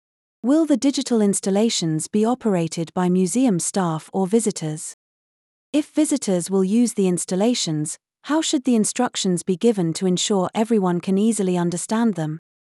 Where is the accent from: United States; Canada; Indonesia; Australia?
Indonesia; I visited several museums in Indonesia, my home country, where I am collecting data for my research